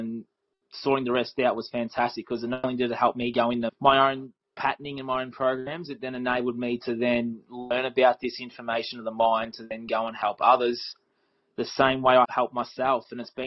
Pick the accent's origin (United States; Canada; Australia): Australia; So I'm Australian.